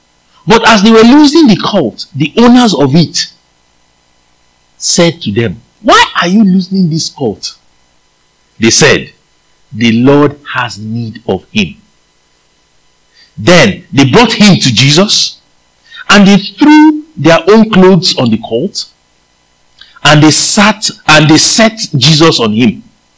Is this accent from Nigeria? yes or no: yes; Nigeria; accent: Nigerian; English is a second language; I might be using my Nigerian accent, but it doesn't matter.